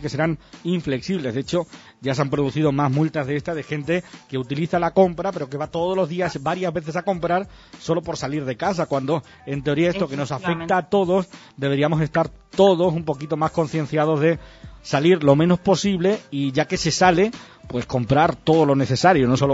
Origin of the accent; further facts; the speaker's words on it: Spain; En fin, si es que somos de España